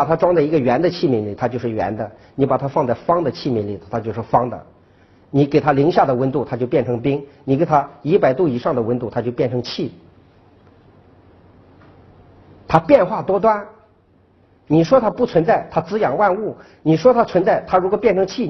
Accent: China; 我们中国人你会发现讲的佛教的道理都在庙堂之上，

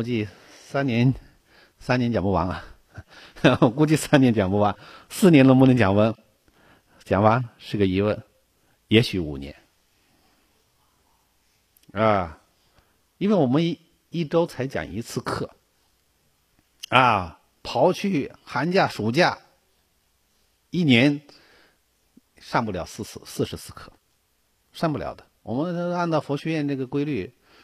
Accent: China; 咱们是中国人啊，中国人善于总结的

